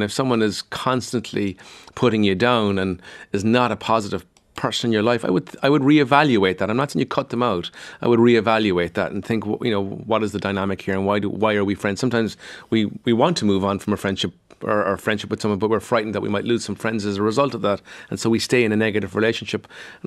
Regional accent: Cork, Munster, Ireland; And I'm thinking about my own friends growing up in Cork.

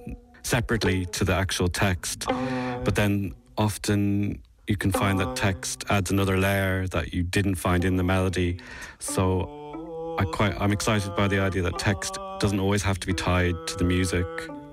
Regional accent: Dublin, Leinster, Ireland; moved away as an adult; also born or lived in England / Netherlands / Stuttgart / Berlin; now in Birmingham, United Kingdom; I'm from Dublin originally, but I've lived around Europe a lot. I studied in England and then the Netherlands, and then I lived in Stuttgart and then Berlin, and now at the moment I live in Birmingham.

